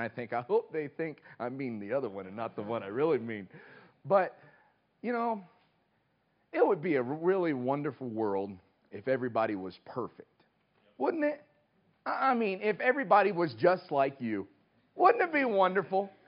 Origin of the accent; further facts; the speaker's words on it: Southeast, United States; Well, I'm from the Southeast, the Deep Southeast.